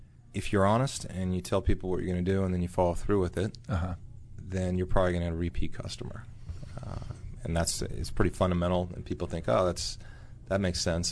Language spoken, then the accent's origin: English; Roanoke, Virginia, United States; I grew up in Roanoke, Virginia, and he was a doctor there